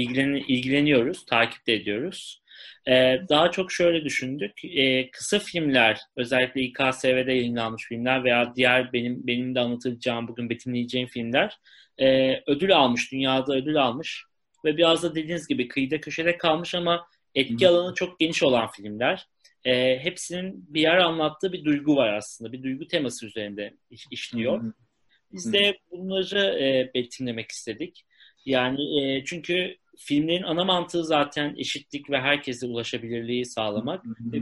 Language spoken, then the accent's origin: Turkish; Malatya, Turkey; now in Istanbul, Turkey; Ben İstanbul'dayım. Normalde Malatyalıyım.